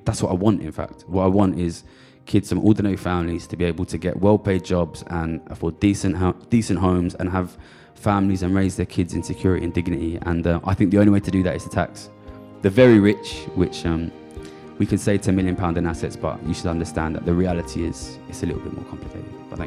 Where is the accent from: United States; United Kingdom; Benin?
United Kingdom; Ilford, London; when I was young, I come from Ilford, I'm from London